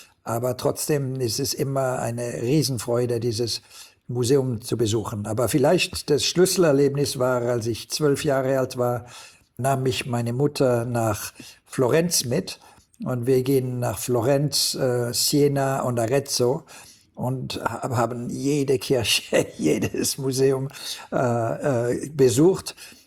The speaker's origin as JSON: {"language": "German", "town": "Basel", "region": "Basel-Stadt", "country": "Switzerland", "tie": "born or raised there", "said": "denn ich bin in Basel geboren und aufgewachsen."}